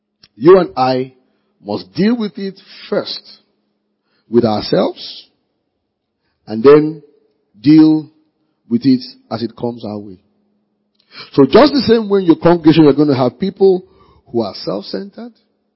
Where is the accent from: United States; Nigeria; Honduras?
Nigeria; because I'm a Nigerian, I'm an African.